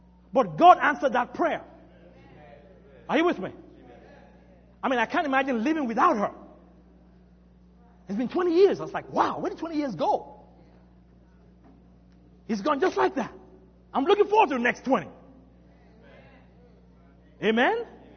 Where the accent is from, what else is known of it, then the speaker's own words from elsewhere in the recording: Nigeria; now in United States; Guys, I'm from Nigeria.